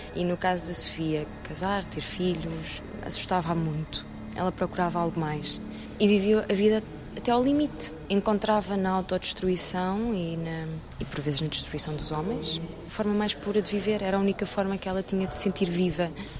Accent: Loulé, Algarve, Portugal; now in Lisbon, Portugal; Não venho de uma província, mas venho do Algarve, é uma cidade, Loulé é uma cidade, não é uma província, mas não deixa de ter, por vezes, um pensamento provinciano.

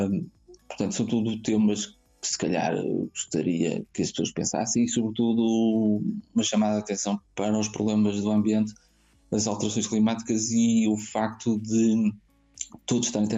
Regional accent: Portugal; eu uso obviamente mais português, porque sou português

